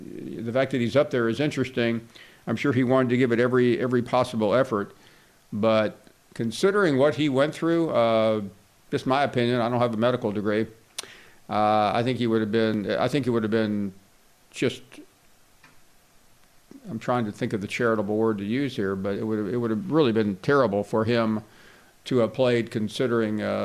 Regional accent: Memphis, Tennessee, United States; born there; In fact, I was born in Memphis, Tennessee.

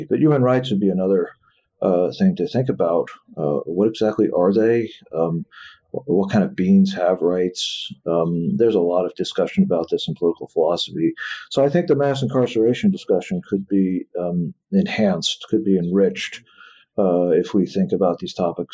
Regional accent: New York City, New York, United States; And I'm from New York City

